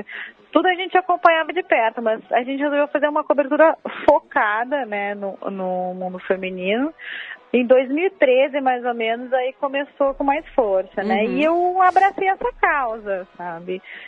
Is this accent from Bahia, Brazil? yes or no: no; Porto Alegre, Rio Grande do Sul, Brazil; accent: gaúcho; moved away as an adult; now in Rio de Janeiro, Brazil; Gaúcha, sim. Me mudei há 7 anos para o Rio de Janeiro para trabalhar aqui com jornalismo esportivo também.